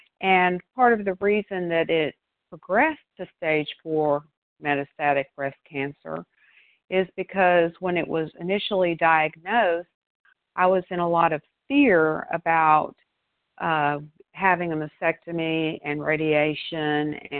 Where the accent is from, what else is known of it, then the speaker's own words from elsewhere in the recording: Florida, United States; I am from Florida.